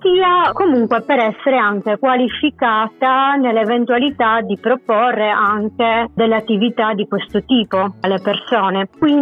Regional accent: Cagliari, Sardinia, Italy; pur essendo nata e cresciuta a Cagliari mi sento proprio sarda. Sicuramente mi sento anche cagliaritana, però ecco, mi sento molto sarda anche relativamente a tutta la Sardegna

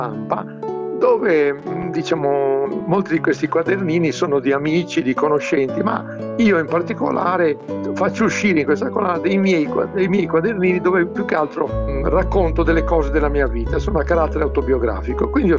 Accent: Emilia-Romagna, Italy; io sono di padre sardo ma di madre romagnola e sono cresciuto in Romagna.

